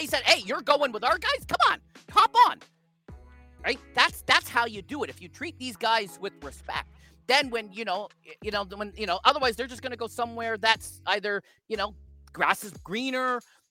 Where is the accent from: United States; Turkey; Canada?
Canada; And plus it was a Blue Jay player and being Canadian and, you know